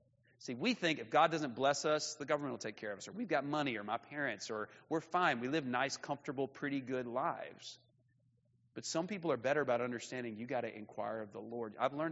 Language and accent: English; Alabama, United States; moved away as an adult; So I grew up in North Alabama, and then I moved to Atlanta and worked with an awesome church with a lot of great people for several years.